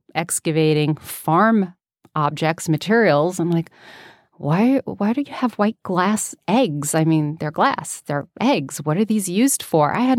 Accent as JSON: {"language": "English", "town": "New York City", "region": "New York", "country": "United States", "tie": "born or raised there", "said": "But kid from New York City, I had no frame of reference for that. You know, what's my frame of reference growing up in New York City?"}